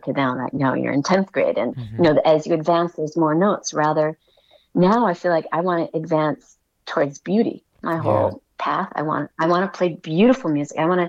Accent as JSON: {"language": "English", "region": "Minnesota", "country": "United States", "tie": "born or raised there", "said": "there was almost nobody to teach me that either when I grew up in Minnesota."}